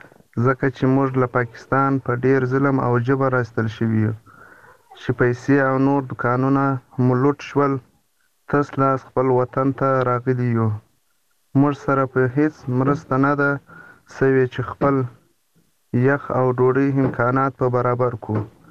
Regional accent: Afghanistan; زه یو مهاجر یم، یوه اونۍ کېږي چې خپل وطن ته راغلی یم او له ډېر سخت حالاتو سره مخ یو.

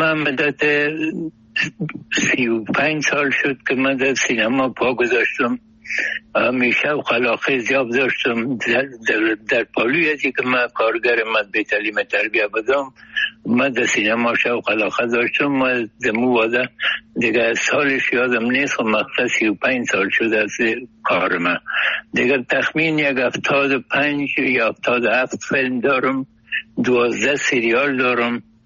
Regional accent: Kabul, Afghanistan; 22 ساله 44 هستم دیگه تا بالم در شهر خرابات در شهر کونی کابل ولایتم هست

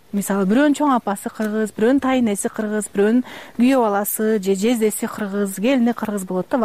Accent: Kant, Chuy Region, Kyrgyzstan; now in Kazakhstan; Менин папам казак, мамам кыргыз, кегетиликтен кегетилик. Өзүм кантта туулуп өскөм.

